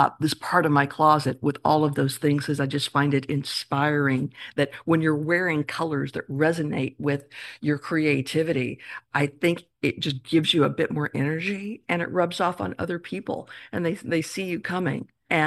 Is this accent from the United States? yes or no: yes; Texas, United States; And I grew up in Texas